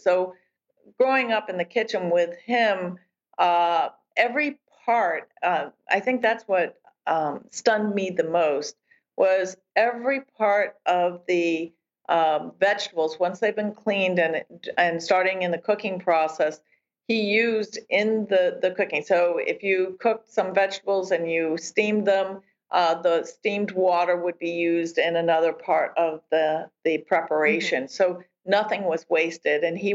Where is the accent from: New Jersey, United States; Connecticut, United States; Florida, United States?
New Jersey, United States; I grew up in New Jersey, and my father was also a food scientist working for General Foods